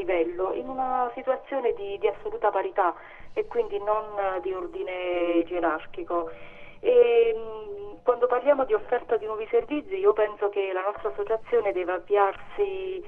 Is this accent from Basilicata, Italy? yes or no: yes; Potenza, Basilicata, Italy; born there; sono nata a Potenza il 4 febbraio del 68.